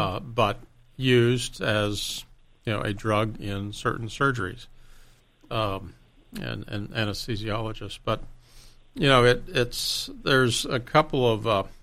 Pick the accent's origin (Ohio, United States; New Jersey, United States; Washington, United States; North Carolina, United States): North Carolina, United States; And I grew up in the South. And North Carolina